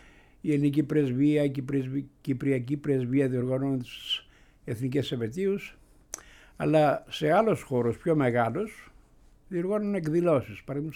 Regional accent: Greece; now in Finland; Και επειδή είμαι Έλληνας, ναι, με δέχονται εκεί μέσα

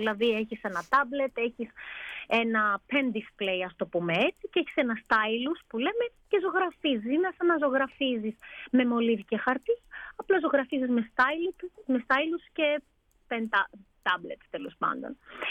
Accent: Miami, Florida, United States; επειδή γεννήθηκα και μεγάλωσα στο Μαϊάμι

